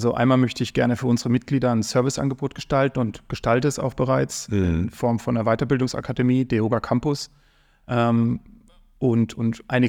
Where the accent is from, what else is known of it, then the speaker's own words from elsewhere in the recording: Rhineland-Palatinate, Germany; Aber da das keiner kennt, woher ich komme, also kleiner Ort, sage ich mal Karlsruhe. Das ist eigentlich Baden-Württemberg. Aber ja, ich komme aus der Nähe von Karlsruhe und bin da aufgewachsen.